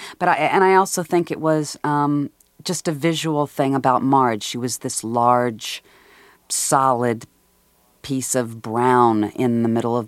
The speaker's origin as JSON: {"language": "English", "region": "Midwest", "country": "United States", "said": "But I'm from the Midwest"}